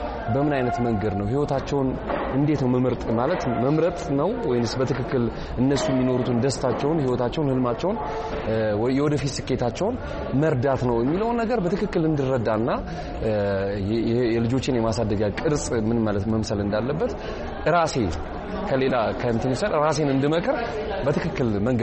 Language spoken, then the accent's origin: Amharic; Addis Ababa, Ethiopia; እኔ ከተማ ነው ያደኩት 4 ኪሎ አካባቢ ነው ያደኩት፣ ግን አሁን ወጥቼ አያት አካባቢ ባል ሰፈር ነው መኖረውና